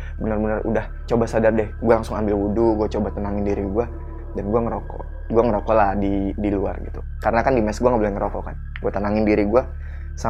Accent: Java, Indonesia; Kalau kita orang Jawa bilang rep-rep.

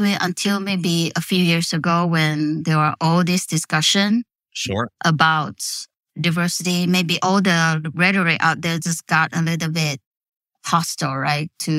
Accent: Malaysia; now in United States; I'm from Malaysia. I'm Chinese Malaysian. I'm Chinese Malaysian American who has lived in America for 34 years.

